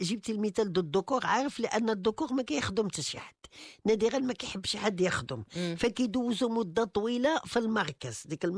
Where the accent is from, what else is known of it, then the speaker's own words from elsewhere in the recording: Morocco; لأن احنا عندنا في المغرب بما أن كاينه الكفالة